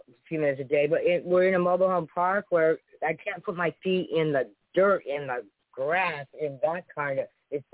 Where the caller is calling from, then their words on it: Sunnyvale, California, United States; I'm a first-time caller. I'm calling from Sunnyvale, California.